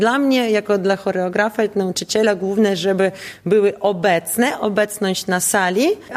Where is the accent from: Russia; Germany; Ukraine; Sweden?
Ukraine; Nie jestem z Białorusi, jestem Ukrainką.